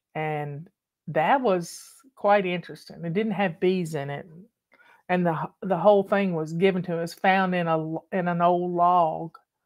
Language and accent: English; Tennessee, United States; Patty and I grew up on Real Foot Lake, and somebody posted a picture of 35 eagles the other day.